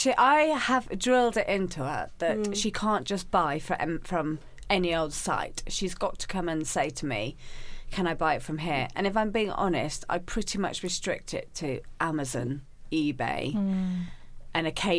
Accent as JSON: {"language": "English", "region": "London", "country": "United Kingdom", "said": "I'm also from Southwest London. So I have two children."}